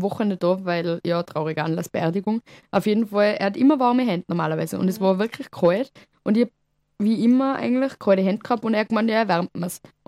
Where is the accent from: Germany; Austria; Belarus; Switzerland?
Austria; Tyrol; ich bin eine Tirolerin und eigentlich sagt man uns noch, dass wir die kalten eh gewohnt sind